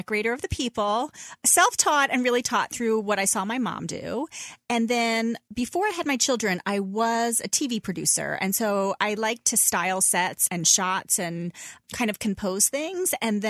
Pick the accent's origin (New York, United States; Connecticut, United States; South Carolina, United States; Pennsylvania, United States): Pennsylvania, United States; Washington Crossing; I grew up in Washington Crossing